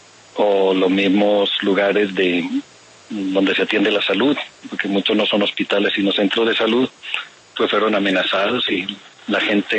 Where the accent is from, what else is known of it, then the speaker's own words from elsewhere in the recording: Antioquia, Colombia; now in Ocaña, Colombia; Yo soy incluso del interior del país, yo soy de Antioquia, llevo 4 años aquí en Ocaña como obispo